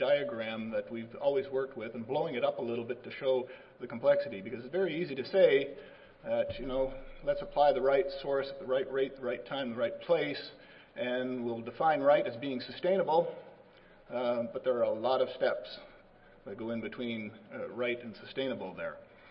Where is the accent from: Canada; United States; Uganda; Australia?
Canada; So I'm from Canada, but happy to be here with my friends in the U.S. as well.